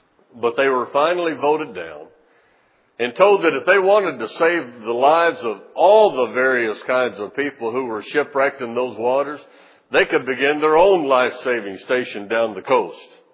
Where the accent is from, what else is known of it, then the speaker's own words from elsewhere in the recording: Arkansas, United States; And there's some of the churches that I grew up near I grew up down in Arkansas that really are no more than just a Christian social club.